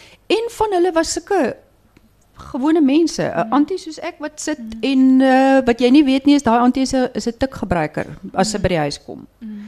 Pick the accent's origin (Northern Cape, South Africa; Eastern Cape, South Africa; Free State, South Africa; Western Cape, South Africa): Western Cape, South Africa; Stellenbosch; As ek baie keer as ek mense raakloop op ander plekke of nuwe mense of vreemde mense en hulle hoor ek kom van Stellenbosch af